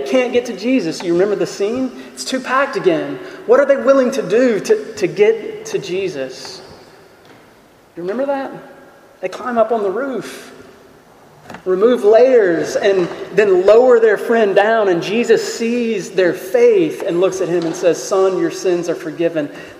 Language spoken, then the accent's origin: English; China; I was raised in China.